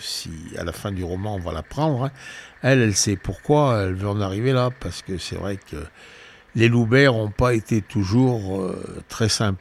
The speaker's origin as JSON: {"language": "French", "region": "Loire", "country": "France", "tie": "born there", "said": "moi je suis né dans la Loire, à Luriec."}